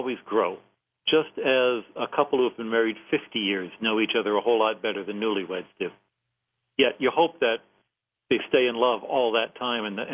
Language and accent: English; Birmingham, Michigan, United States; It was the nuns at Queen of Martyrs grade school where I grew up in Birmingham, Michigan.